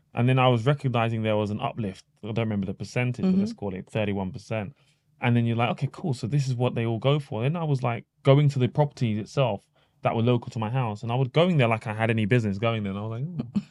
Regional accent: London, United Kingdom; So I grew up in Northwest London.

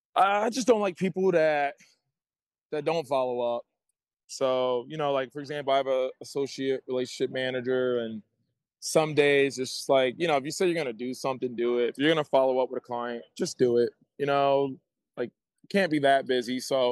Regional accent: New York City, New York, United States; I'm from New York originally, you know, I'm from the Bronx. So New Yorkers tend to be hustlers.

